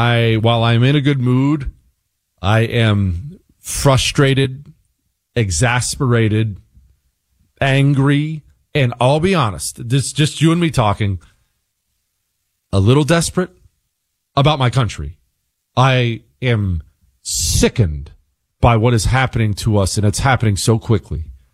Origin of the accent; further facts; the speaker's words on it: Montana, United States; I come from Montana.